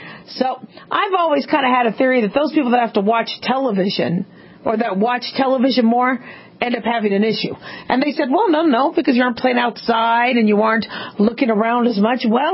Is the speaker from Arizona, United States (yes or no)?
yes; Phoenix, Arizona, United States; And, you know, I grew up in Phoenix, so it was really, really hot.